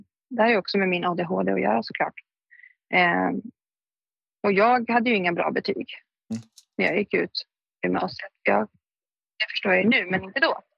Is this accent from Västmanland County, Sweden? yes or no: yes; Fagersta, Västmanland County, Sweden; jag kan inte bo i Fagersta där jag kommer från hos pappa, för att trivs inte där. Mm. När jag växte upp där så kände jag bara att jag måste därifrån.